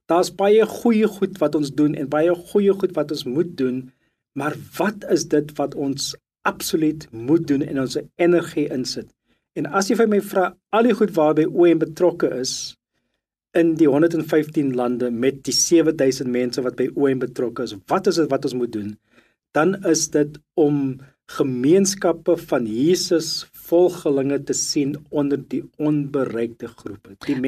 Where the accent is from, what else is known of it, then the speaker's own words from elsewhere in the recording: Cape Town, Western Cape, South Africa; Ek het in die Kaap groot geword, hier gebly, gedink ek gaan hier werk